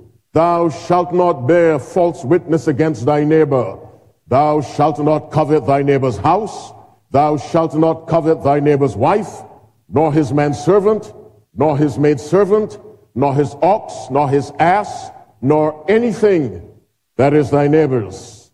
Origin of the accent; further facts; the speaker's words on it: Philippines; I am very close to the Philippines. I tell people all the time, I am a Filipino. Because I am an Aita. So I am a Filipino. I really am.